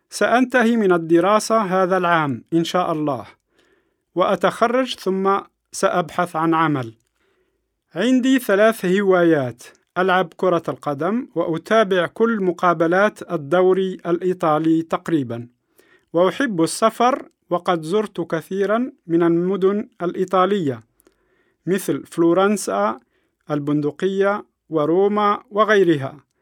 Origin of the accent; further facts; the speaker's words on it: Béja, Tunisia; now in Milan, Italy; أنا طالب من تونس. أنا أصلاً من مدينة باجة التونسية، لكني أعيش في ميلانو منذ 3 سنوات. أدرس في كلية العلوم السياسية بجامعة ميلانو، وأسكن في كولونيو مونسيزي، وهي مدينة صغيرة خارج ميلانو